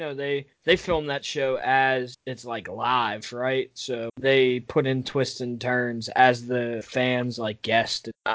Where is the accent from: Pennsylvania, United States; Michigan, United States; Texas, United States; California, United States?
Pennsylvania, United States; Pittsburgh; Bro, I'm from Pittsburgh. You get that bitch scrambled or dippy.